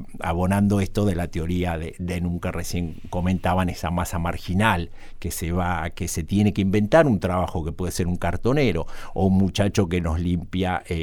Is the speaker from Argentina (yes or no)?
yes; Argentina; los argentinos no tenemos nuevos problemas